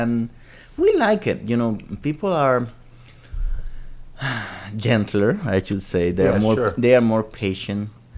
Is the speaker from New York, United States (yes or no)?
yes; New York, United States; you know, we came from New York and I wanted to do this and this.